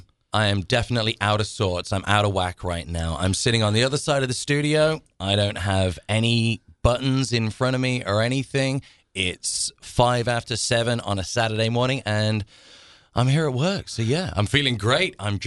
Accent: Birmingham, West Midlands, United Kingdom; I am from Birmingham, England.

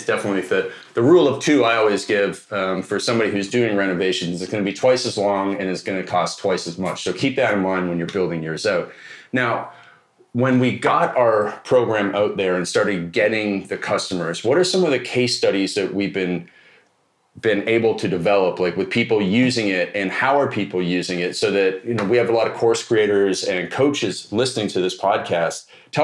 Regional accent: Canada; We're both Canadian, both hockey players, and both from the same part of the country.

